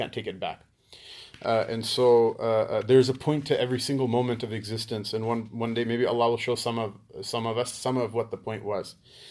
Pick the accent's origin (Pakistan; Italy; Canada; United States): Pakistan; Because we're Pakistani, right? All Pakistanis go to Jannah, right?